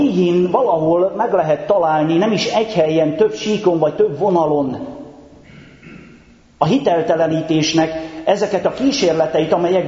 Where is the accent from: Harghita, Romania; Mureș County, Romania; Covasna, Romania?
Mureș County, Romania; Az én szülőfalumtól, hát néhány 10 kilométerre légvonalba, egy Szász Régen nevű helység mellett Erdélyben